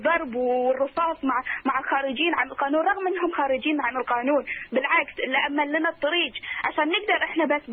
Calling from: Bahrain; أخوي بس أول شيء أنا قاعدة أكلمك من البحرين.

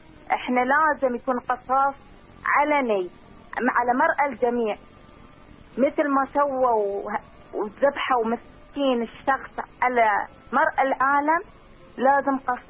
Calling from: Bahrain; من البحرين

